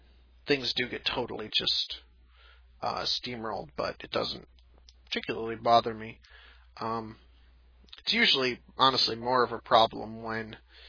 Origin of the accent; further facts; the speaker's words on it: Wisconsin, United States; We're not talking about the kind of shotguns that one would find where I grew up in Wisconsin for hunting deer.